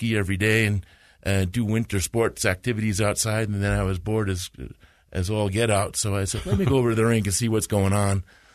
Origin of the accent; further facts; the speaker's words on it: Long Island, New York, United States; I grew up playing in New York out in Long Island, and then I went up.